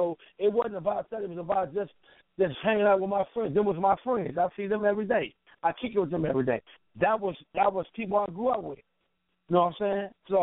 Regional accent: Chicago, Illinois, United States; Well, I grew up in Chicago in one of the Rufus projects in the world, and I was in the project.

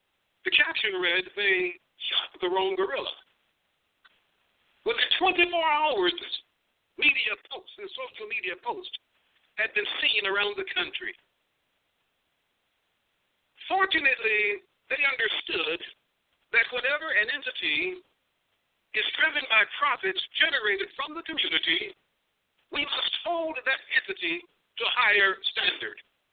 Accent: Chicago, Illinois, United States; Mayor, Mr. Vice Mayor, members of the council … from Chicago.

